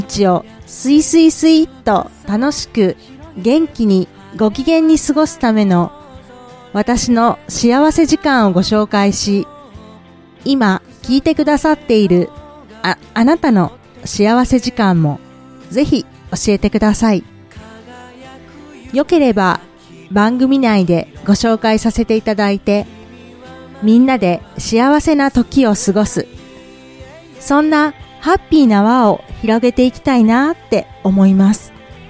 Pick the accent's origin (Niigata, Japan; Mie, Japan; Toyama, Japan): Mie, Japan; Matsusaka; 生まれも育ちも三重県、うん、松阪市というところに住んでいます。